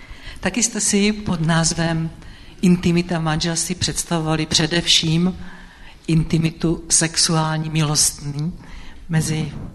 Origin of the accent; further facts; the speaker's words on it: Slovakia; a už jste tady slyšeli, že pocházíme ze Slovenska a příští rok budeme slavit 40 let našeho manželství. Máme dohromady 124 let.